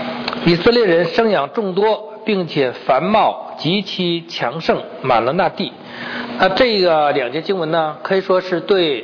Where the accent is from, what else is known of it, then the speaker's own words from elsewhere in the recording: China; 人都不喜欢这个字，避讳，尽量不提这个字，尤其我们中国人，是吧？